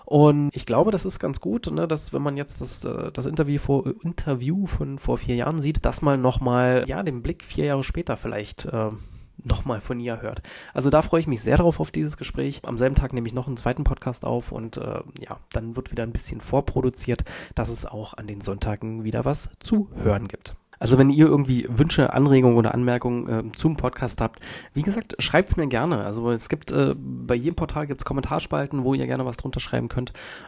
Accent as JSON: {"language": "German", "town": "Forst", "region": "Brandenburg", "country": "Germany", "tie": "born or raised there", "moved": "as an adult", "lives_now": "Saxony, Germany", "said": "Ich liebe es, euch zuzuhören und finde es super spannend, was so in meiner Heimatstadt vor sich geht. Ich selbst bin 2018 weg, wegen der Liebe nach Sachsen gezogen."}